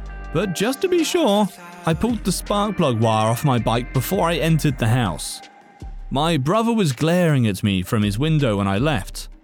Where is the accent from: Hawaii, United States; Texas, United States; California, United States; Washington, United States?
Hawaii, United States; He's from the Caribbean. I grew up in Hawaii. My mum is American.